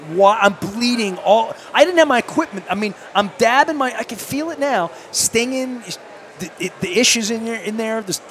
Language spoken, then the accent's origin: English; Dundalk, Maryland, United States; dude, I'm from Dundalk. I've opened 10,000 crabs, you know, not even facetiously. I used to pull them out of the back river in the Bear Creek.